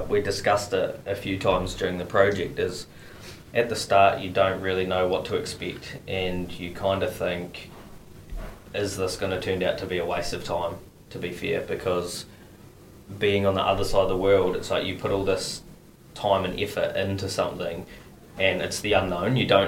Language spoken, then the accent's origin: English; Dunedin, Otago, New Zealand; I haven't moved far. I was born in Dunedin, stayed around my whole life. All my family are in Dunedin, but been fortunate enough in my life to do a bit of travel and things as well, but Dunedin's always been home